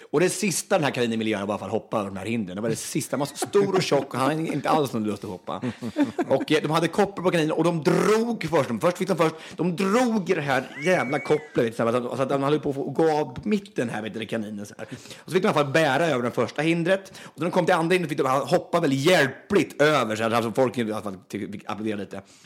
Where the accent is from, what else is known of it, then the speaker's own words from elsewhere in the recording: Östansjö, Örebro County, Sweden; Ja, alltså jag kommer från Östansjö egentligen, det ligger utanför Hallsberg en mil ungefär.